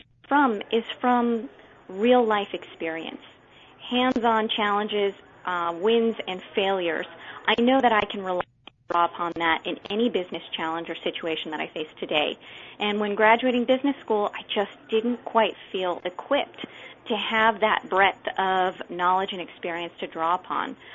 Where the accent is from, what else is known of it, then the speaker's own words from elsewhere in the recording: California, United States; So a little bit about my background. I grew up in Southern California. I come from a family of 4.